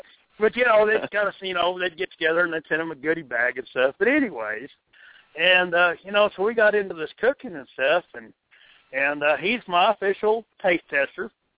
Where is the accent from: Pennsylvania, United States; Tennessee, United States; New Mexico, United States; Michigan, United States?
New Mexico, United States; You know, I grew up in New Mexico. And, so I grew up with lots of Mexican food.